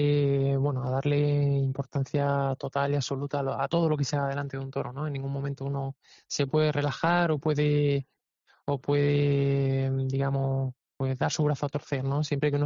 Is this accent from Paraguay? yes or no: no; Valencia, Valencian Community, Spain; la cornada en Valencia, en la Feria de Fallas, poder hacer mi presentación como matador de toros en mi tierra y que sea en ese cartel, es un auténtico sueño y me ilusiona muchísimo.